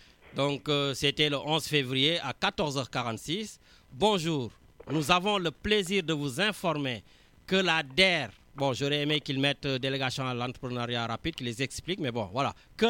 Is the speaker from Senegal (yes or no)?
yes; Senegal; comme je suis un Sénégalais de la juridiction